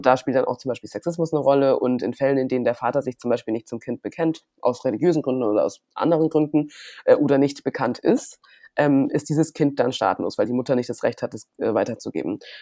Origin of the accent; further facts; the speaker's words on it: Puchheim, Bavaria, Germany; ich bin ja hier geboren und dann bin ich auch bin in München aufgewachsen, in so einer kleinen Gemeinde in Puchheim, die ist mittlerweile eine Stadt.